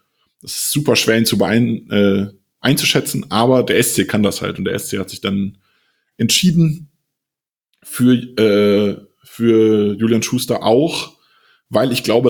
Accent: Frankfurt, Hesse, Germany; born there; ich bin Frankfurt-Fan, ich bin gebürtiger Frankfurter.

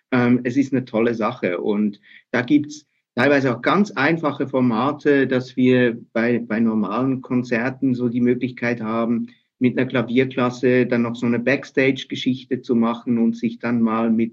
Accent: Aargau, Switzerland; Ich bin nämlich aufgewachsen im Aargau, und zwar da, wo Aare, Reuss und Limmat zusammenfließen und dann später direkt in den Rhein.

